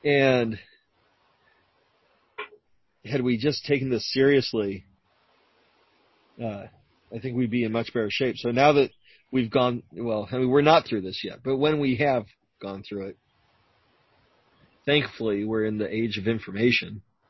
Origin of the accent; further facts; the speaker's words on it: United States; Just as an American and just knowing what we have access to.